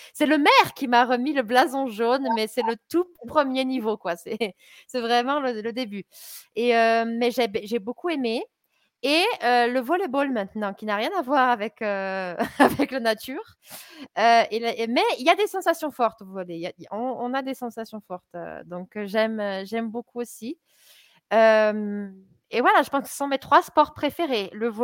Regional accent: Auch, Occitanie, France; ma région, Auch, ma ville, qui est une toute petite ville de 20 000 habitants, peut-être que ça a augmenté un peu plus aujourd'hui, 22, 25 000 habitants

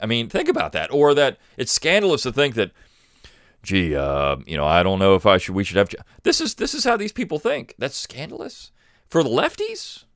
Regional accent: Alabama, United States; For example, in my home state of Alabama

